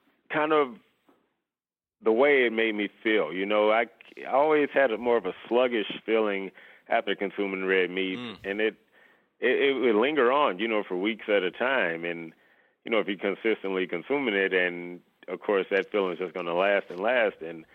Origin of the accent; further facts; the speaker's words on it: St. Louis, Missouri, United States; now in Phoenix, United States; I'm originally from the St. Louis area before I located to Phoenix.